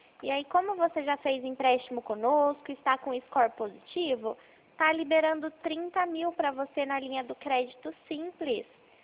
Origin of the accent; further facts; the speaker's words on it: Itu, São Paulo, Brazil; Eu sou da cidade de Itu.